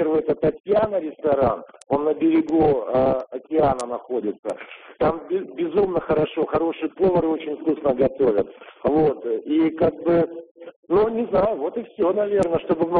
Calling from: New York, United States; Ну, я вам звоню из Нью-Йорка

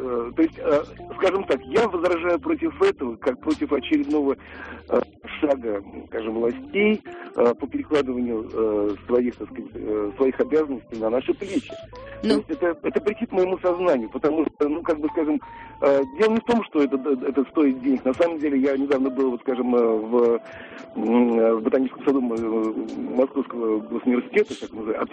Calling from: Moscow, Russia; я из Москвы.

